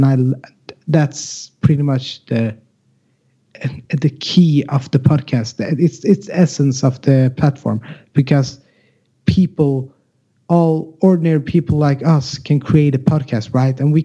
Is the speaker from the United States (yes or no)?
no; Sweden; first language Swedish; English is a second language; And I would like to say sorry for all the listeners for my English. My first language is Swedish, so I'll try to talk with the best English that I have.